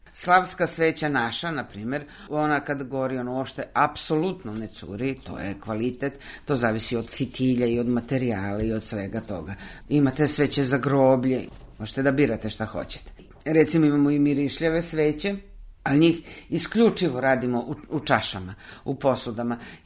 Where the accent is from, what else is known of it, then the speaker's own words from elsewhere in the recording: Belgrade, Serbia; ja sam Beograđanka.